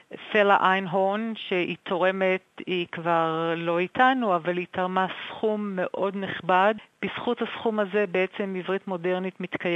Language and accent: Hebrew; Nirim, Southern District, Israel; now in Sydney, Australia; כמו שאתם שומעים מהמבטא שלי, נולדתי בארץ וגדלתי בארץ, אבל אני פה כבר הרבה שנים. במקור נולדתי בקיבוץ, קיבוץ נירים, שזה נמצא בדרום, קרוב לגבול עם עזה.